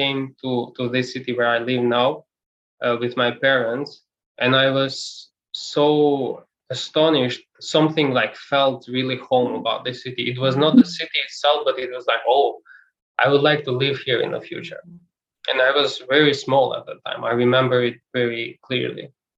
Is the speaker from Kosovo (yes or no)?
yes; Kosovo; now in Albania; I'm from Kosovo. Mm-hmm. And I was living in Kosovo in my hometown prison